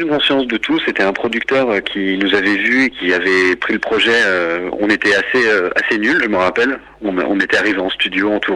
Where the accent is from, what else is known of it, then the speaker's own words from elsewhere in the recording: Paris, Île-de-France, France; Moi de Paris. Je suis né à Paris, du 14e arrondissement. J'ai jamais, bah, comme … d'ailleurs, j'ai jamais trop bougé de Paris.